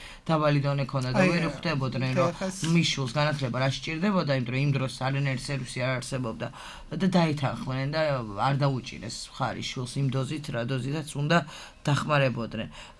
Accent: Tbilisi, Georgia; მე კი თბილისში დავიბადე, გავიზარდე და ცენტრალურ ქუჩაზე ვცხოვრობდი

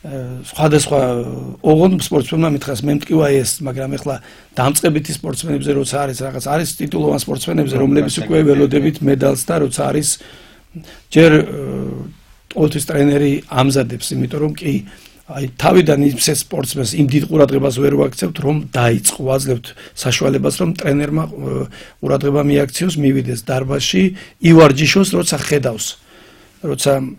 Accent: Didachara, Adjara, Georgia; მე გავიზარდე რაიონში სოფელ დიდაჭარაში

